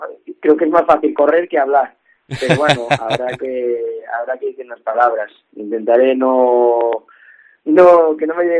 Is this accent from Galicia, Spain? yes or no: yes; Viveiro, Galicia, Spain; siempre esté hablando de Viveiro, que siempre esté haciendo las lomas o no sé, haciendo referencia a mi pueblo, pues porque a mí me gusta.